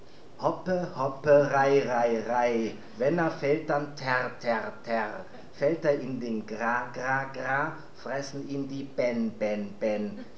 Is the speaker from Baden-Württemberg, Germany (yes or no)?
no; Kiel, Schleswig-Holstein, Germany; Also ich komme aus Kiel, deswegen.